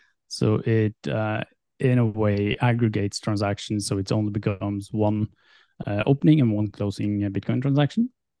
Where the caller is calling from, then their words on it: Oslo, Norway; I'm in Oslo, Norway.